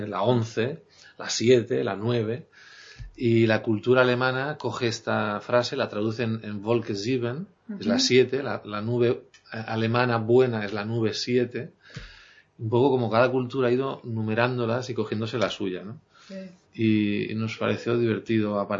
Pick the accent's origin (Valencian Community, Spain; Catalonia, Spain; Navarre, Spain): Catalonia, Spain; Figueres; born there; now in Barcelona, Spain; En Figueras, norte de Cataluña, en la ciudad de Dalí.